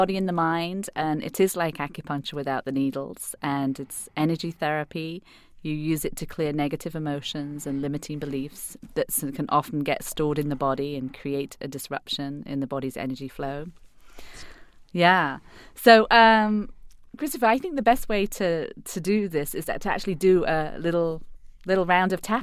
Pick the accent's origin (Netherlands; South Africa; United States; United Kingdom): United Kingdom; England; Well, I am from England originally, and my aunt's a therapist there